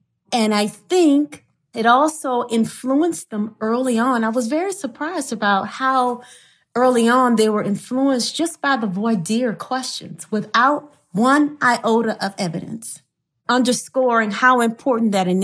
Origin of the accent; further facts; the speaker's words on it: Louisiana, United States; the way that juries are selected in Georgia in comparison to my home state of Louisiana is a little different